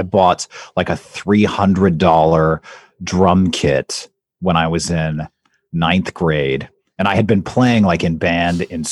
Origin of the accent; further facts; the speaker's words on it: Everett, Washington, United States; also born or lived in Colorado / Yakima; I moved here when I was very, very young from Colorado, but I was like really young. And then I grew up in Everett and I lived there until I was 13. And then my family moved to Eastern Washington and I was there until I was 18.